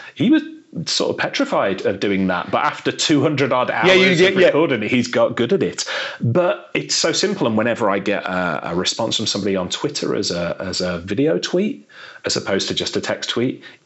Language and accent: English; Birmingham, West Midlands, United Kingdom; so I was brought up in Birmingham in England.